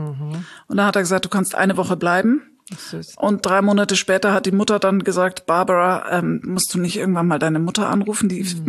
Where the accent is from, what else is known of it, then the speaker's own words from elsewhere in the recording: Munich, Bavaria, Germany; born there; Dann bin ich zurück nach München in meine Geburtsstadt